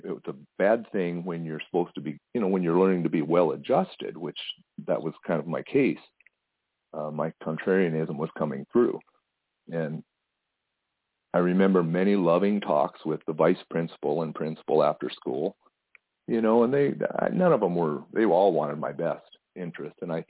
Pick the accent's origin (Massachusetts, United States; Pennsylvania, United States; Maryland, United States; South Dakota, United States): South Dakota, United States; I grew up in South Dakota, not a really populated area. I like to joke that the 1960s didn't end until about 1976 there.